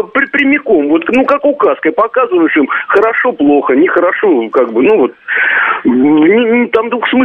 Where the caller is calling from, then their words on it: Zhuhai, Guangdong, China; который гонконгский клоун. Я из Джуха, из Китая звоню.